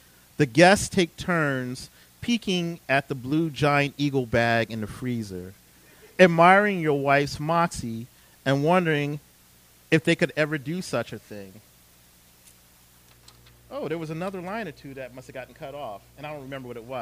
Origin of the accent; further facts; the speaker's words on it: Philadelphia, Pennsylvania, United States; just from growing up in West Philadelphia